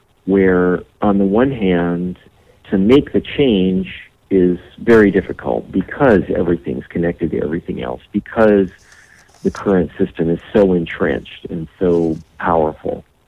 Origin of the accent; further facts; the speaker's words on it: California, United States; I live in California, and I was raised in California.